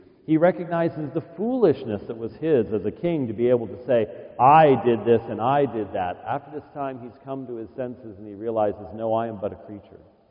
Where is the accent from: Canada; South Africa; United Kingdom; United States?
United Kingdom; Scotland; I'm a Scotsman